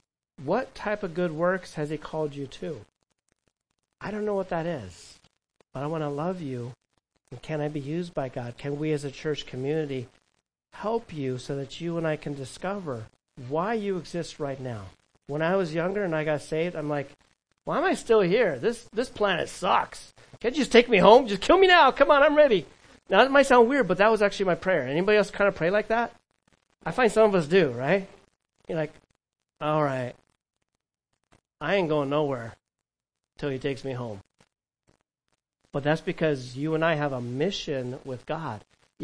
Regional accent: California, United States; I remember in Disneyland in California. I grew up near there in Orange County.

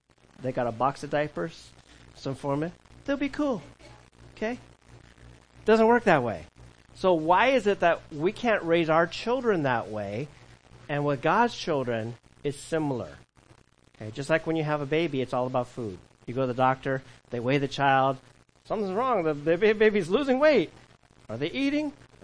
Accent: California, United States; I remember as a teenager, as a kid, and in my early 20s growing up in California

